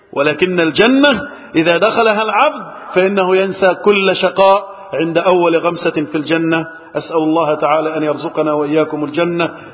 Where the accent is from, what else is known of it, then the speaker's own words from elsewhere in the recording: Egypt; اللهم احفظ بلدنا مصر وسائر بلاد المسلمين من الفتن